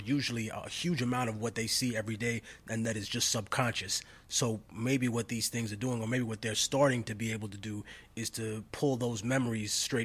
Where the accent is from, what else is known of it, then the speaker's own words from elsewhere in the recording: New York, United States; I'm from New York, where people are in a rush to go nowhere.